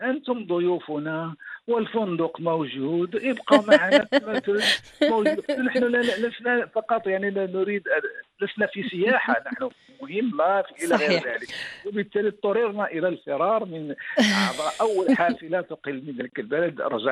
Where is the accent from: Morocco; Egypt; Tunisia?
Morocco; كنا نحن 3 صحفيين من المغرب.